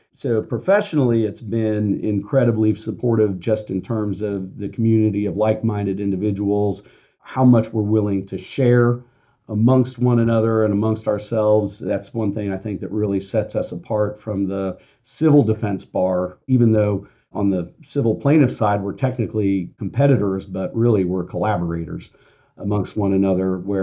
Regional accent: Kansas City, Missouri, United States; I worked for a big law firm in San Francisco and a big law firm in my hometown of Kansas City

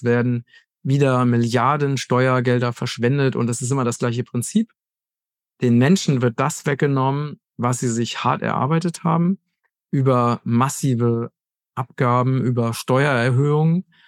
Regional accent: Germany; now in Portugal; Ich bin Deutscher, auch wenn ich jetzt in Portugal lebe. Und kann mir auch sehr gut vorstellen, auch wieder nach Deutschland zurückzukommen, wenn die Verhältnisse sich bessern.

